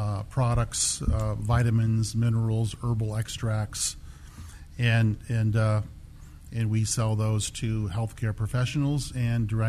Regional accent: Maine, United States; moved away as an adult; also born or lived in Portland; Well, I was born in Portland, lived in, my uncle, they lived in southern Maine near York.

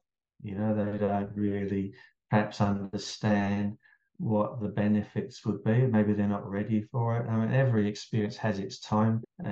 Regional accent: England, United Kingdom; now in Australia; "Oh, what part of your Australia are you from?" I'm like, "What? I'm English." But yeah, you don't notice how your accent changes

